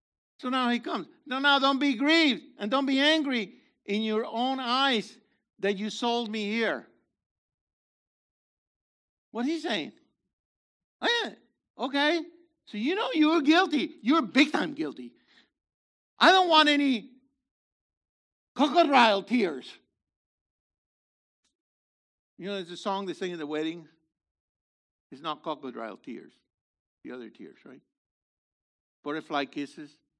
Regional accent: Missouri, United States; Okay, I'm from Missouri.

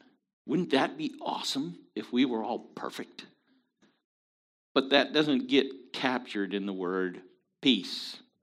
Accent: Pacific Northwest, United States; I'm from the Northwest, you know.

